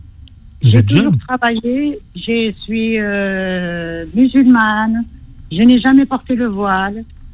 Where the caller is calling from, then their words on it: Pierrefitte-sur-Seine, Île-de-France, France; Je suis de Pierrefitte.